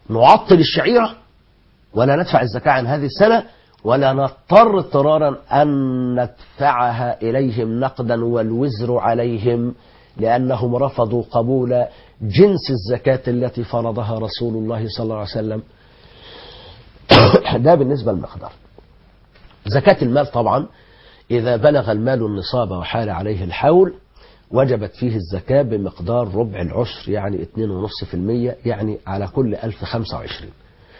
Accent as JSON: {"language": "Arabic", "country": "Egypt", "said": "لكن نحن نركز على الأصناف المتداولة التي تمثل أشهر أطعمتنا هنا في مصر، وهي الرز والمكرونة غالبا، والعدس والفول والفاصوليا"}